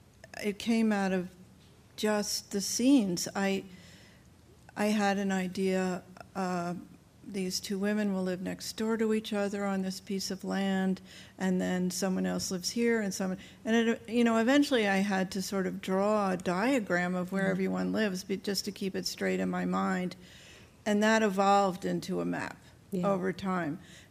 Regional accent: Pennsylvania, United States; I lived in Philadelphia. I grew up in the Main Line. I went to Penn, and I lived in Philadelphia after. But I really haven't lived here in many, many years.

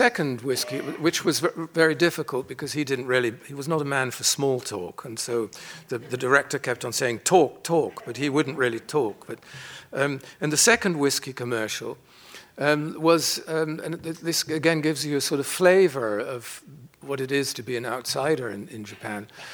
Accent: Netherlands; So I grew up in Holland with a Dutch father and a British mother who herself came from an Anglo-German Jewish family. And so I grew up bilingually, going back and forth between different cultures.

